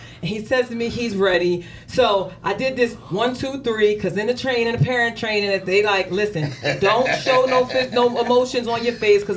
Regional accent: Chester, Pennsylvania, United States; now in Philadelphia, United States; I was born and raised in Chester.

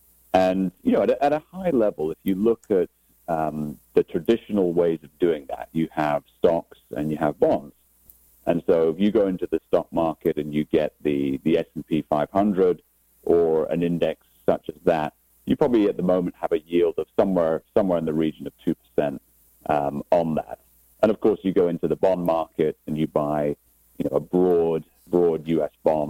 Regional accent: Aberdeen, Scotland, United Kingdom; Well, as you rightly said, I'm actually from Scotland, so a town called Aberdeen on the northeast coast of Scotland. So it's about 40 miles north of St. Andrews, for those of you that are golf fans.

